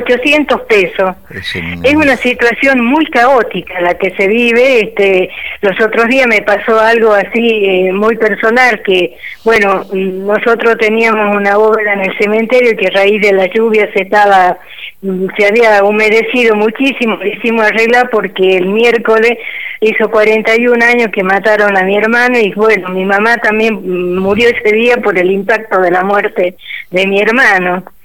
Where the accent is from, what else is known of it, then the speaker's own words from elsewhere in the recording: Río Seco, Tucumán, Argentina; como es mi pueblo acá en Río Seco, que está dentro del departamento de Montero, más o menos una hora 20 de la capital.